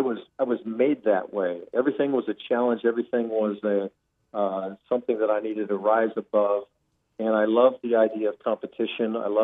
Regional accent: Puyallup, Washington, United States; I grew up 9 miles east of Tacoma, Washington, 35 miles south of Seattle in a town called Puyallup, Washington.

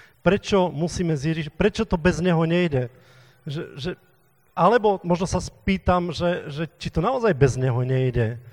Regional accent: eastern Slovakia, Slovakia; Pre mnohých z vás som možno novou tvárou, lebo som z východu.

